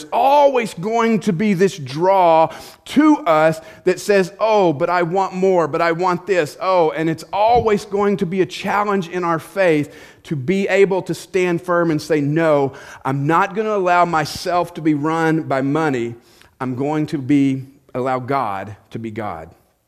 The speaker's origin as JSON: {"language": "English", "region": "the South", "country": "United States", "said": "I tell you guys, I'm from the South, and we call this meddling."}